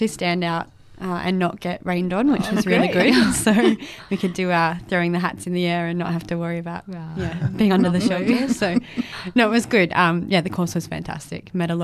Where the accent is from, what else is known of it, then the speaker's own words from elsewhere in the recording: Swan Reach, South Australia, Australia; now in Adelaide, Australia; No, I did move down to study. So I grew up in Swan Reach on a farm on the river, which was amazing.